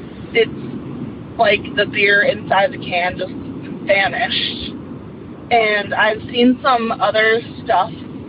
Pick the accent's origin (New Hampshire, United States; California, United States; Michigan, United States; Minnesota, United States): New Hampshire, United States; I'm from New Hampshire.